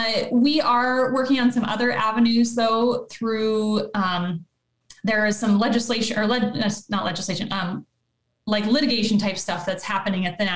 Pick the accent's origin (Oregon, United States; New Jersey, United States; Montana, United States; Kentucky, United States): Montana, United States; And I'm from Montana originally. When I was back home, I got a chance to meet with his staff